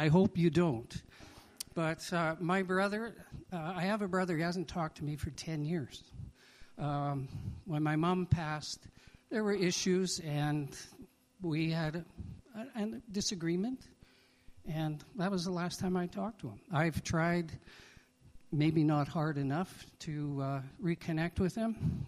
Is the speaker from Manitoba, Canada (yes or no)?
yes; Winnipeg, Manitoba, Canada; also born or lived in Calgary; this is in Winnipeg, I grew up in Winnipeg, moved to Calgary